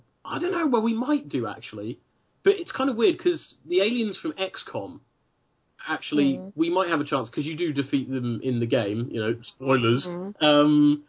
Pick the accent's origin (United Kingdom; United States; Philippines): United Kingdom; Because we're British, aren't we?